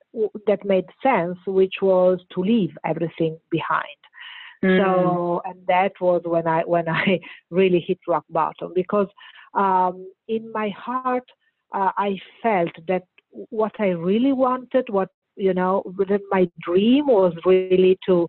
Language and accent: English; Bologna, Emilia-Romagna, Italy; And I remember it was Christmas Eve in my hometown, Bologna.